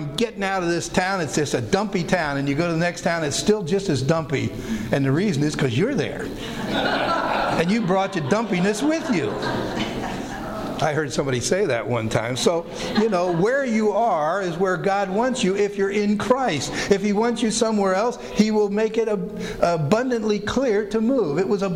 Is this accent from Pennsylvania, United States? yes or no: yes; Pennsylvania, United States; She was from Oregon. I was from Pennsylvania, and we met in California.